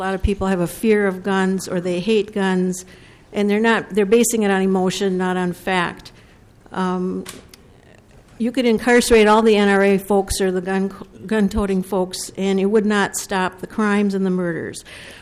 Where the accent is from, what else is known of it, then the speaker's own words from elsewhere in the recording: Ham Lake, Minnesota, United States; I'm from Ham Lake. I'm a mother. I'm a grandmother.